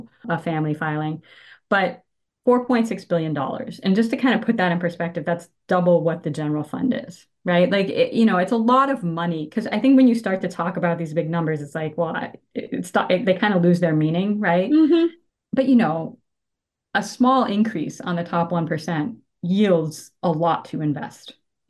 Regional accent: Massachusetts, United States; I grew up in Massachusetts. I think there is a sort of New England fiscal conservatism, like pride yourself on thriftiness, right?

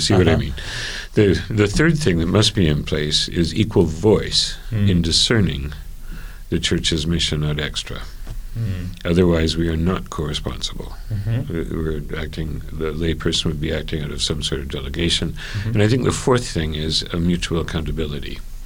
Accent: Canada; I'm Canadian.

